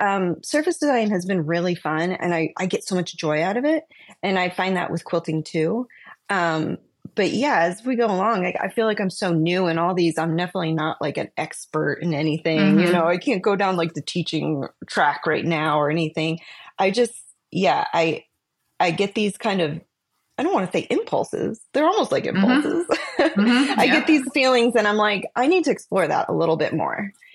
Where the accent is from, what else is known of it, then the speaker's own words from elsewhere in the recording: New Jersey, United States; now in Dayton, United States; yeah, I'm actually in Dayton, Ohio. Although I'm originally from New Jersey, so I don't know.